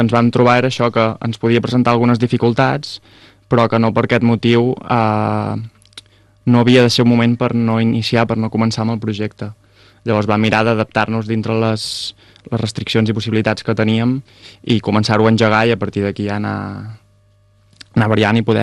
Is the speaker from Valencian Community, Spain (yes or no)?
no; Vilafranca del Penedès, Catalonia, Spain; Sí, els tres som de Vilafranca.